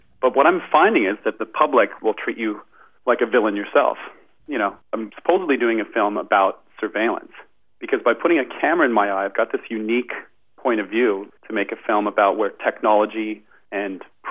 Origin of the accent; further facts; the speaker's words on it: Toronto, Ontario, Canada; That would be my hometown, Toronto, which is very near and dear to my heart.